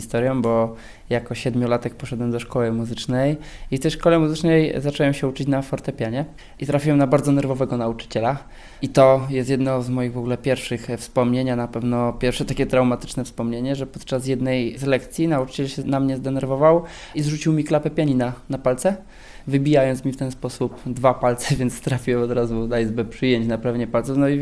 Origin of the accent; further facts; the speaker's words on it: Lesser Poland, Poland; często jako górale jesteśmy spostrzegani jako te regiony, w których bardzo dużo się dzieje